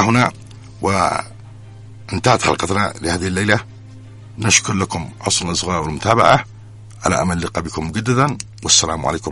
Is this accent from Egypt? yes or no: no; North Yemen, Yemen; أنا يمني في الشمال ولي حق في الجنوب